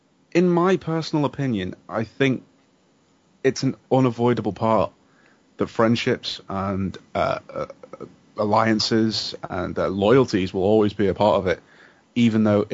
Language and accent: English; England, United Kingdom; I would prefer it if you identified me as English. Britain is four countries. I'm English. I come from one country.